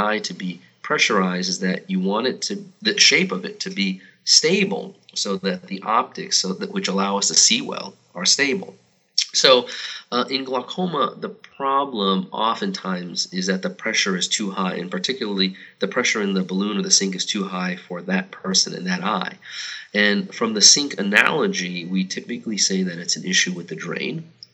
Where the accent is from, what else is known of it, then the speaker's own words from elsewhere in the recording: California, United States; I grew up in Southern California, so I'm happy to be back.